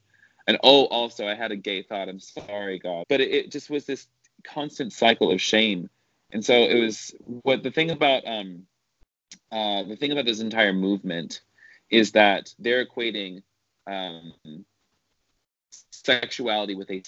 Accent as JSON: {"language": "English", "region": "the South", "country": "United States", "tie": "born or raised there", "said": "but I grew up in the South, which meant I grew up evangelical, and my mother was the worship leader."}